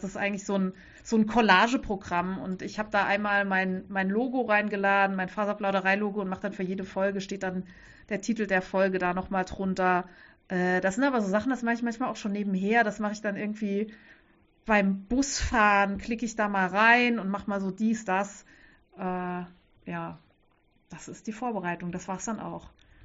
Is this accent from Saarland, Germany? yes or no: yes; Saarland, Germany; das Auersmacher Wollfest, weil das so aus meiner Heimatregion ist und das ist draußen in so einem alten Bauerndorf